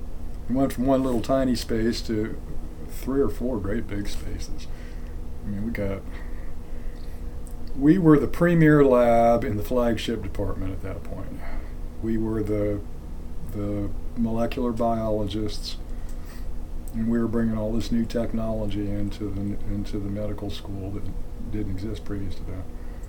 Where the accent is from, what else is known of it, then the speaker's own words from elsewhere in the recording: Salem, Ohio, United States; also born or lived in Sewickley; We actually lived in Ohio, in Salem, Ohio. So that's where I grew up.